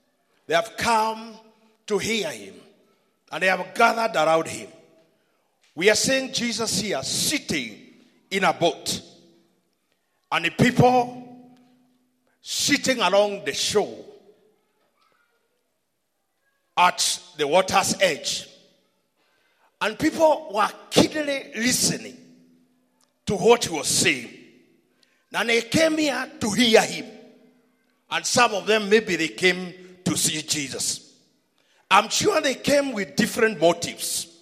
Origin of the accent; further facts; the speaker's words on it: Central, Kenya; I came from Mount Kenya, went to Eastern, then back to Central, then to Eastern again, 8 years. Then I went to Nakuru, 6 years. Then I came here in Nairobi